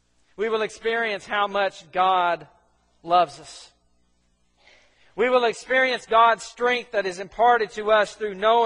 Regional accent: Corinth, Mississippi, United States; I grew up in Corinth, Mississippi. Crossroads for the two main railroads in the South.

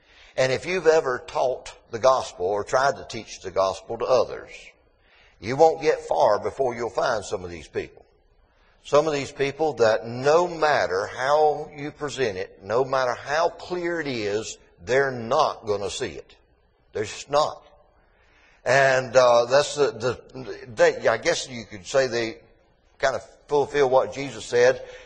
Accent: North Carolina, United States; At home in Sampson County, and I grew up in Sampson County, so we didn't have a lot of rock.

